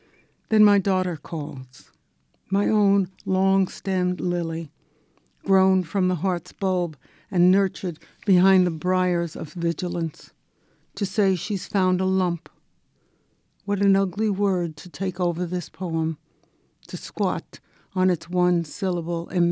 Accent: New York, United States; But I'm from New York City, which is why I sound so funny.

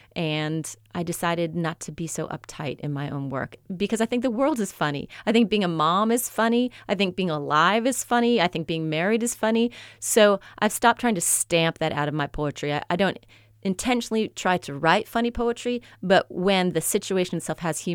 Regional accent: Midwest, United States; now in Oxford, United States; And I'm originally from the Midwest. I went to the South for the first time at the University of Arkansas for graduate school.

